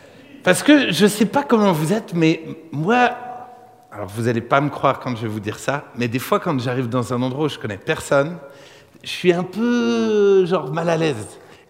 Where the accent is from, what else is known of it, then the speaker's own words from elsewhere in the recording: Grand Est, France; Alors, moi je viens du sud, de l'Alsace, et...